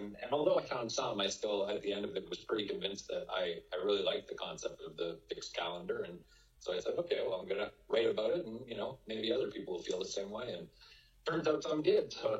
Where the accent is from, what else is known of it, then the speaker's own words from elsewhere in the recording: Canada; Things like the 4th of July being a Canadian, they just don't have that same punch for me.